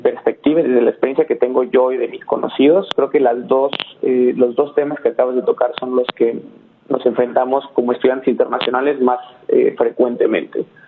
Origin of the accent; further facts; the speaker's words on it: Mexico; Yo vengo de un país, el de Latinoamérica, vengo de México